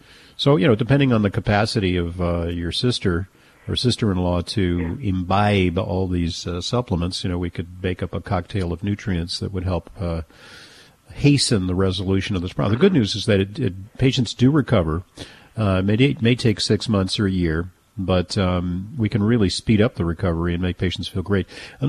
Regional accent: Manhattan, New York, United States; Let's start with the call from Carol in my hometown of Manhattan, New York.

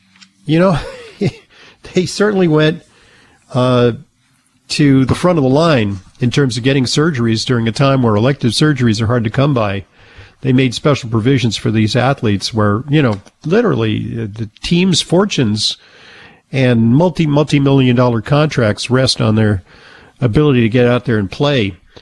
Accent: West Coast, United States; I never heard of it because I grew up on the West Coast. It was kind of an East Coast thing when I was growing up.

